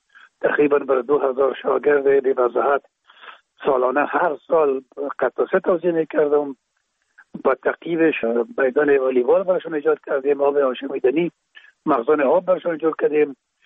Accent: Kabul, Afghanistan; در کابل، شهید کابل به دنیا آمدیم. اصل ما از رکخانه کابل است و خود ما چون پدر ما باز از رکخانه به شهید انتقال شدن، اونجا در شهید کابل به دنیا آمده و اونجا مکتب خواندیم

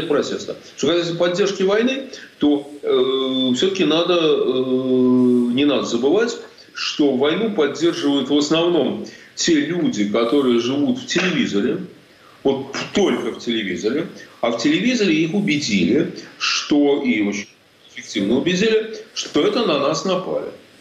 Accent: Saint Petersburg, Russia; Ну, я же вырос в Питере, и у меня вся семья моего отца – это блокадники.

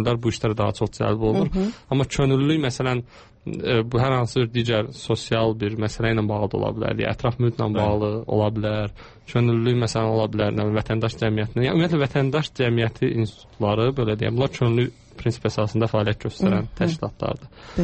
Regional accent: Germany; və mən Almanya'dan gəlmişəm.

